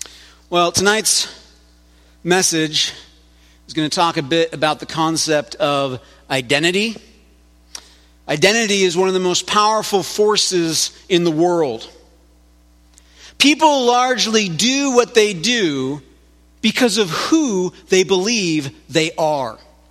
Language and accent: English; United States; I am American.